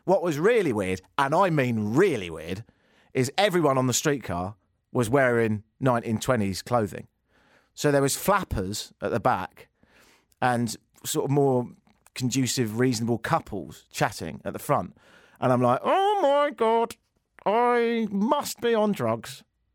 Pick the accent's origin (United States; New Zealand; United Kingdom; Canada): United Kingdom; England; I said, I'm from near London.